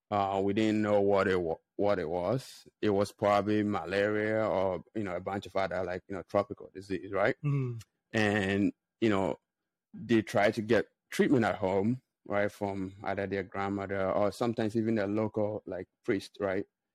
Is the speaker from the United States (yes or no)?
no; Ghana; I grew up in Ghana and in a small village.